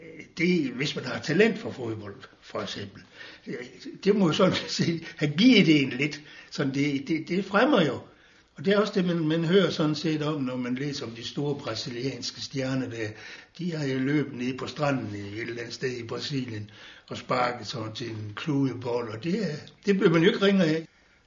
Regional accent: Struer, Central Denmark Region, Denmark; born there; Jeg er født i Struer i 1939.

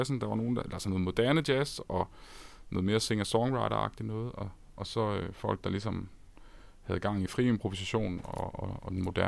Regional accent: Esbjerg, Region of Southern Denmark, Denmark; born there; now in Copenhagen, Denmark; Ja, vi er født i Esbjerg. Og så er vi blevet københavnere.

